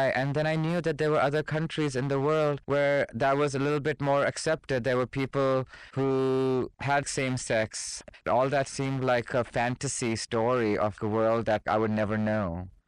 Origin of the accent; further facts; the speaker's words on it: Pakistan; Being Hindu and growing up in Pakistan was a very challenging situation